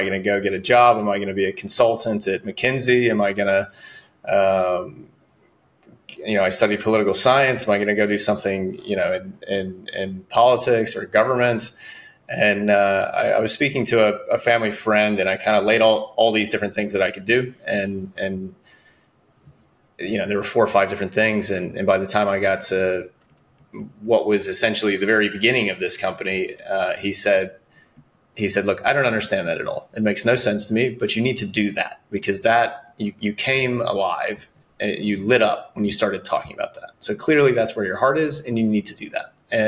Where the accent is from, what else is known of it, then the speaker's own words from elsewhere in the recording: North Carolina, United States; So I'm from North Carolina originally, went to the University of North Carolina.